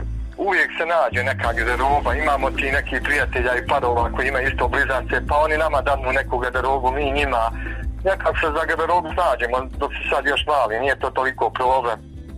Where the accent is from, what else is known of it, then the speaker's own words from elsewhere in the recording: Bijeljina, Republika Srpska, Bosnia & Herzegovina; mi smo iz Bijeljine